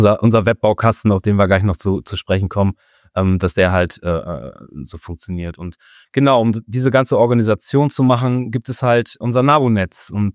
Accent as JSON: {"language": "German", "town": "Bielefeld", "region": "North Rhine-Westphalia", "country": "Germany", "said": "Ich komme aus Bielefeld"}